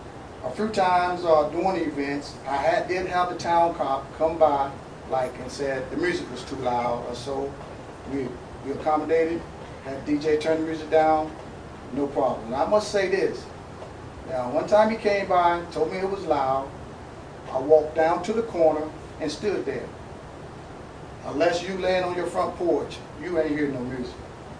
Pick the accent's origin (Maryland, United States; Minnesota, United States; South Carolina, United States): South Carolina, United States; Born and raised in Islander. 24 years retired out of the military. Came back here because I chose to. Come back to Berkeley County and give back.